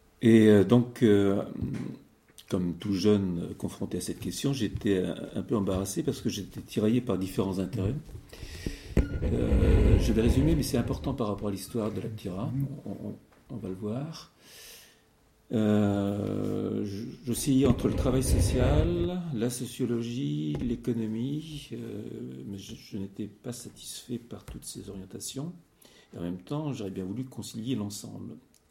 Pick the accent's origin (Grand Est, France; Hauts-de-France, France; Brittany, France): Brittany, France; Brest; also born or lived in Normandy; je suis originaire de Normandie. Ma famille, assez rapidement, est partie en Bretagne. Alors, c'est important, vous allez voir. J'ai fait toute ma scolarité à Brest.